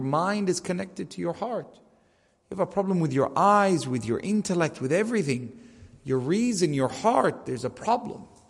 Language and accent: English; Canada; Yani someone born and raised in Canada, I've never heard these filthy words.